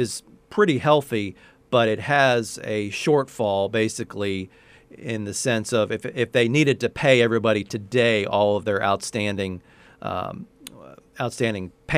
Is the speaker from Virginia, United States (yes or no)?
yes; Virginia, United States; I added the D because I'm from Virginia.